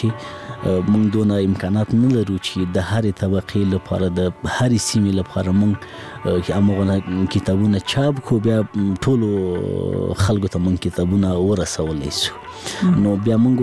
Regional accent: Laghman, Afghanistan; زه په لغمان کې پیدا شوم په لغمان کې رلوي شوم خوانځي مې په لغمان کې لوستې.

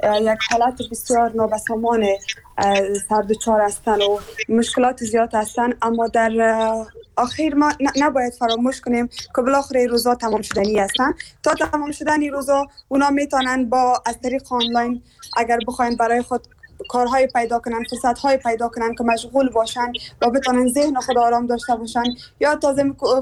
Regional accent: Afghanistan; همه گی ما یک افغان هستیم، از یک افغانستان هستیم،

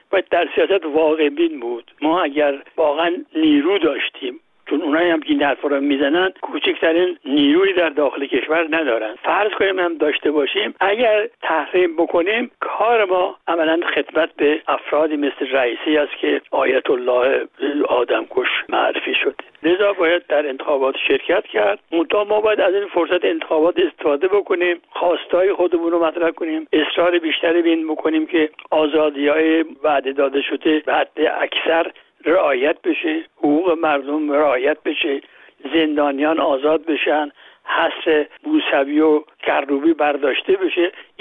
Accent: Iran; همه ما ها ایرانی هستیم

